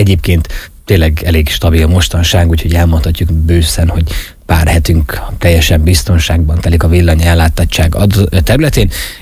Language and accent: Hungarian; Zakarpattia Oblast, Ukraine; nem a Magyarország szívében, vagy éppen egy német ország területén nőttem fel gyermekként. És nem ott szívtam magamba az élethez szükséges dolgokat, hanem itt Kárpátalján.